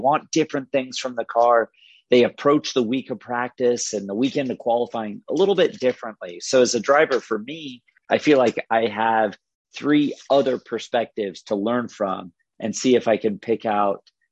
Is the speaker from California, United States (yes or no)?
yes; California, United States; And we're both from California. So we get kind of lumped into the smart kid from California group.